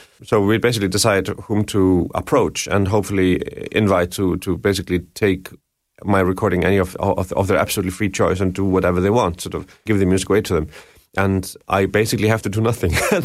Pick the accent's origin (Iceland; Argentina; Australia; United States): Iceland; English is a second language; I come from sort of the middle of nowhere. I come from Iceland, you know, and there was no network for me.